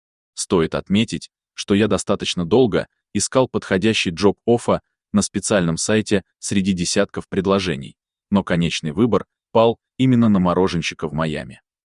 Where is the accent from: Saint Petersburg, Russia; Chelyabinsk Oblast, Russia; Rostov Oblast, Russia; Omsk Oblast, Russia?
Omsk Oblast, Russia; Omsk; После звонка маме в родной город Омск, она одобрила данное мое начинание и сказала, что поможет мне в реализации данной моей мечты в материальном плане.